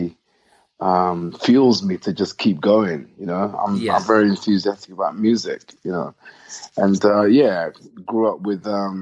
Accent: Nottingham, East Midlands, United Kingdom; born there; Oh, well, I'm not from London. I was born in Nottingham, even though I don't have the accent.

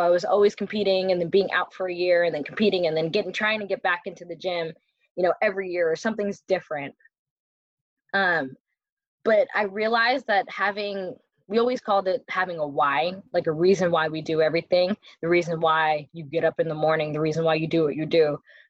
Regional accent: Maryland, United States; born there; I went to University of California, Berkeley. I was born in Maryland. So it was across the country for me. And I was competing for Jamaica

